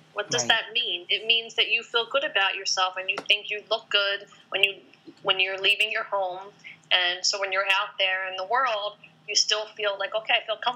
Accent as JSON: {"language": "English", "town": "Philadelphia", "region": "Pennsylvania", "country": "United States", "said": "I'm originally from Philadelphia"}